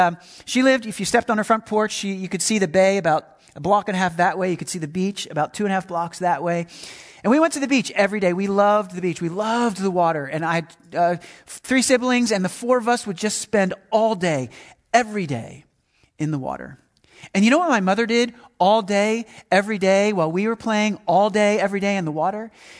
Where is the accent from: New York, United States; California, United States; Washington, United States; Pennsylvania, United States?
Pennsylvania, United States; Philadelphia; I grew up in the Philadelphia area. My grandmother lived at the Jersey Shore.